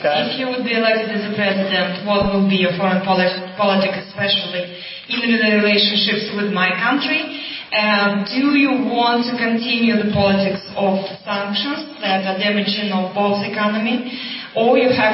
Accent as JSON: {"language": "English", "country": "Russia", "second_language": "English", "said": "Yes, ma'am. I'm visiting from Russia."}